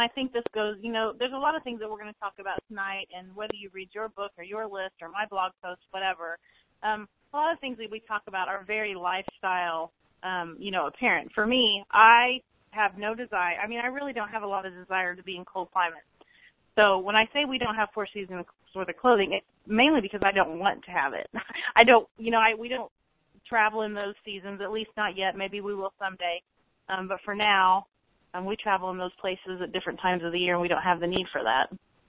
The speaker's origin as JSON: {"language": "English", "region": "Indiana", "country": "United States", "moved": "yes", "said": "we're from Indiana originally, and, you know, Midwestern winters are kind of crazy"}